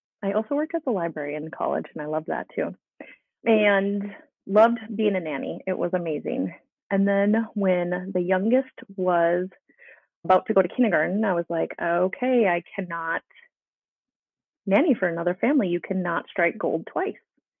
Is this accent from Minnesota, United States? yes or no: yes; Alexandria, Minnesota, United States; I grew up in Alexandria, Minnesota, land of the lakes.